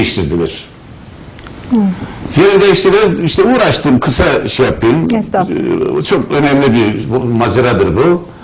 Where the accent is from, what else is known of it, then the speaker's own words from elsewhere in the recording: Şenkaya, Erzurum, Turkey; born there; Şenkaya'nın bir köyünde dünyaya geldim.